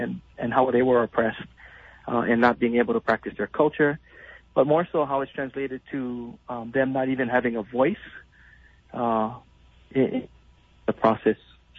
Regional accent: Hawaii, United States; And so, you know, being Native Hawaiian and seeing sort of the impacts of occupation of many sorts, a lot of the experiences and the stories that we heard, I think, was very impactful to me and my family.

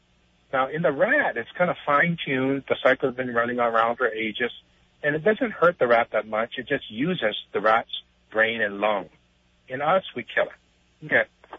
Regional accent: Honolulu, Hawaii, United States; When I was growing up in Honolulu in the 1960s, I was a kid, you know, like 10 years old.

